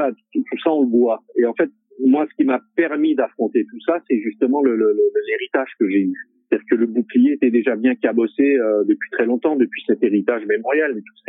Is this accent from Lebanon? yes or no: no; Alfortville, Île-de-France, France; je suis né à Alfortville, il y avait énormément de rescapés du génocide, moi, quand j'étais petit, ici.